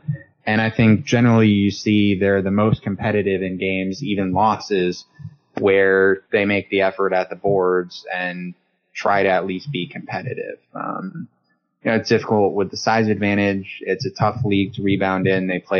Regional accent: Michigan, United States; I'm from Northern Michigan.

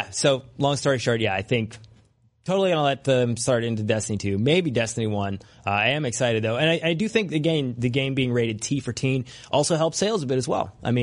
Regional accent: Canada; and I am Canadian.

